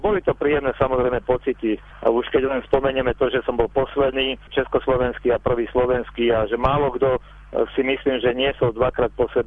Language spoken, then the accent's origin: Slovak; Prievidza, Trenčín Region, Slovakia; moved away as an adult; also born or lived in Prague; Či to bolo v Prievidzi, kde som vyrastal, alebo neskôr v Prahe, kde som odišiel na vojnu